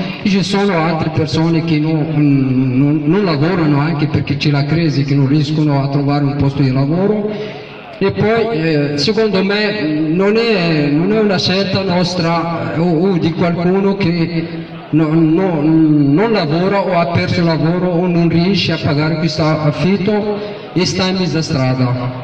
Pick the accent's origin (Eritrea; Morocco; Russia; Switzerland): Morocco; Italian is a second language; now in Italy; vengo da Marocco e sono uno dei occupanti di via Facciolati 96.